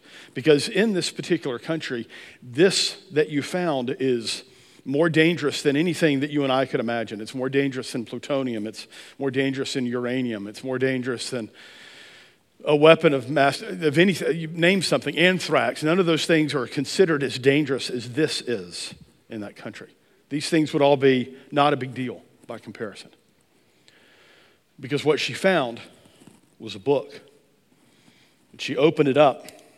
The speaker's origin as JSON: {"language": "English", "region": "North Carolina", "country": "United States", "tie": "born or raised there", "also_born_or_lived": "Georgia, United States", "said": "I'm from Georgia. I live in North Carolina. My entire family was born in North Carolina. They went to Georgia to have me. I don't know what that means. They did. I came back as quick as I could."}